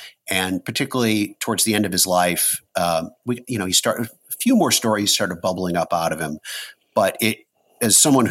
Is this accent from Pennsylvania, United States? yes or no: no; Knoxville, Tennessee, United States; I claim Knoxville, Tennessee is my hometown, but I'm currently living outside of Washington, D.C.